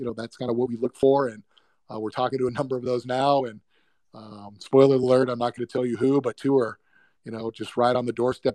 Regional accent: Hawaii, United States; now in Dallas, United States; I'm originally from Hawaii. So I don't understand snow and ice

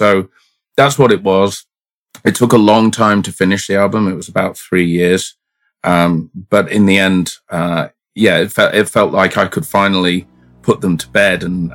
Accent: Sheffield, Yorkshire and the Humber, United Kingdom; moved away as an adult; now in Wellington, New Zealand; So I'm originally from Sheffield in South Yorkshire in England. And I left there when I was 25. So a month ago, I passed the point of spending half of my life in England and half of my life in New Zealand.

